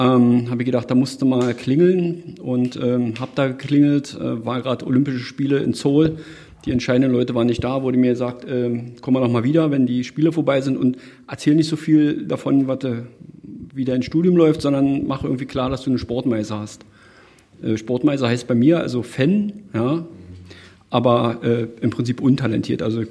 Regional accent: Eichwalde, Brandenburg, Germany; Wir kommen beide aus Eichwalde, insofern war das jetzt nicht so kompliziert, auch ohne Telefon.

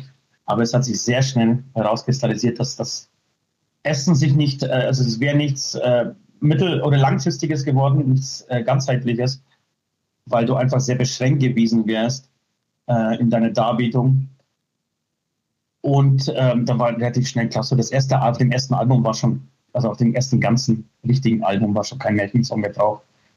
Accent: Poland; ich komme aus Polen, also bin ich der Ost.

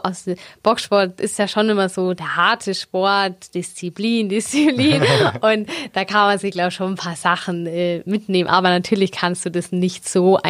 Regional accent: Augsburg, Bavaria, Germany; born or raised there

